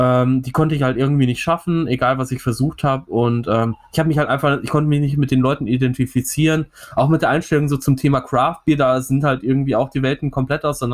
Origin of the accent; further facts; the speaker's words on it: Bochum, North Rhine-Westphalia, Germany; born there; jetzt Bochum, meiner Geburtsstadt auch tatsächlich, muss ich ja sagen. Hier ist … vor 30 Jahren im St. Elisabeth Krankenhaus geboren worden.